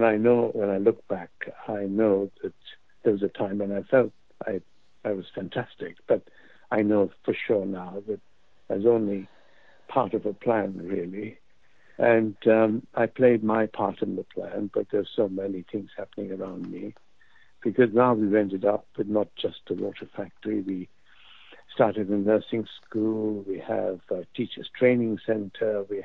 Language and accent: English; Pakistan; moved away as an adult; now in London, United Kingdom; Well, I mean, I grew up in Pakistan until I was 19. I came to London